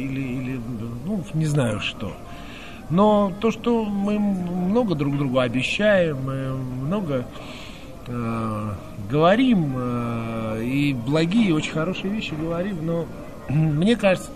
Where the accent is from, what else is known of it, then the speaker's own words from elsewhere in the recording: Armenia; И эта страна, наша страна, вернее, Армения, моя малая родина